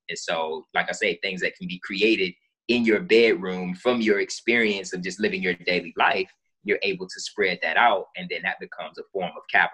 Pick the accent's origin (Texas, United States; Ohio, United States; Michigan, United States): Ohio, United States; I'm originally from Ohio, and Kentucky is the state directly south of Ohio, right?